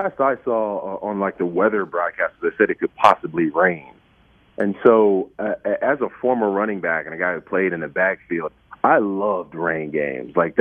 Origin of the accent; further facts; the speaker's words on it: Atlanta, Georgia, United States; you know, I'm from Georgia, grew up in Atlanta, so I'm a huge UGA follower.